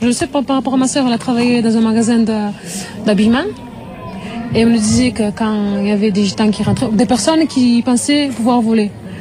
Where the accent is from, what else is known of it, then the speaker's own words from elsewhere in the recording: France; Je suis française.